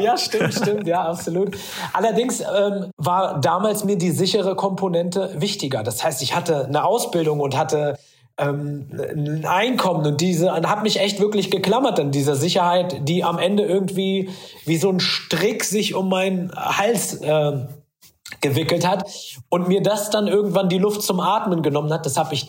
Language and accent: German; Salzhemmendorf, Lower Saxony, Germany; ich bin aufgewachsen im beschaulichen Salzhemmendorf. Das liegt im Weserbergland und ist ungefähr 20 Kilometer von Hameln entfernt. Und das ist ein ganz, ganz kleines Dörfchen. Und man muss dazu sagen, wir waren als Kinder wirklich die einzige Familie mit Migrationshintergrund.